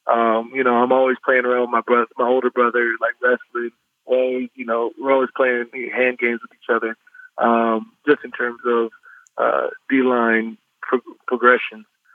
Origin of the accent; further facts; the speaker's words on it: Arizona, United States; I'm a kid from Arizona, so I'm always in Mexico